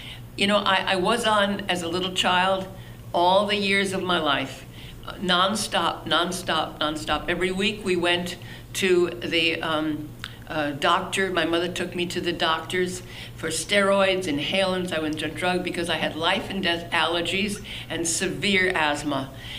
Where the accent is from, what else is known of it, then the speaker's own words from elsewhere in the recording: New York, United States; I was brought up in Long Island, okay?